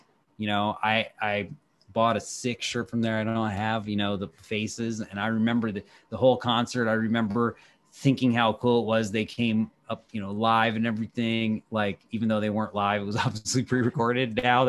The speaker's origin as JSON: {"language": "English", "town": "Washington", "region": "District of Columbia", "country": "United States", "tie": "born or raised there", "said": "the scene of music that was around my, you know, my hometown here in Washington, D.C., you know?"}